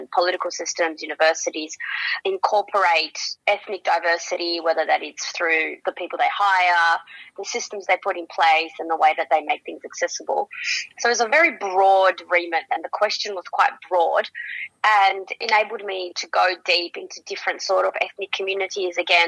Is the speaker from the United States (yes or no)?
no; Melbourne, Victoria, Australia; I'm from Melbourne, so we had some extensive ones here